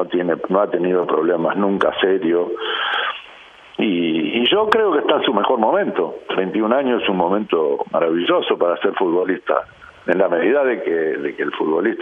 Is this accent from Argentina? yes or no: yes; Argentina; Somos así los argentinos